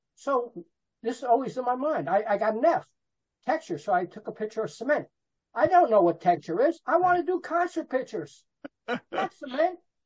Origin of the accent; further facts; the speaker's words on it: Kearny, New Jersey, United States; also born or lived in Brooklyn / Queens; now in Woodbridge, United States; I was born in Brooklyn. I lived in Queens till I was about 5 years old. Then I moved over to Kearny, New Jersey. Now I live in Woodbridge, New Jersey.